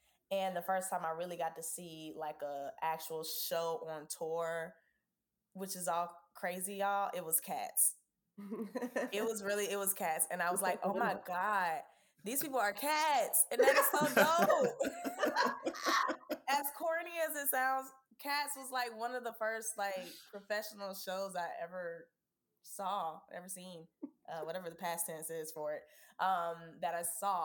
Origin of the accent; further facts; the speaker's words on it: Savannah, Georgia, United States; also born or lived in Atlanta; But I was born in Savannah, Georgia, a Georgia peach, and then grew up in Savannah and Atlanta, Georgia.